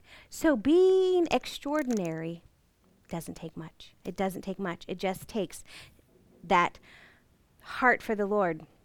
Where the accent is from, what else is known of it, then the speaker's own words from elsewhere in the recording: United States; Just because I'm from America, I have something to say?